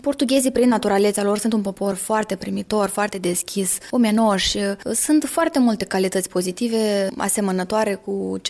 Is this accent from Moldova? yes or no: yes; Moldova; când merg acasă în Republica Moldova